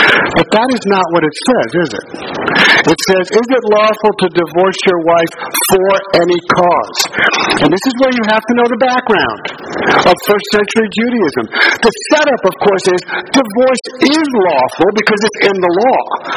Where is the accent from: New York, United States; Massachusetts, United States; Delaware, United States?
New York, United States; Brooklyn; I grew up in Bay Ridge, Brooklyn, and profanity was just part of the language there. And that's just what I grew up with.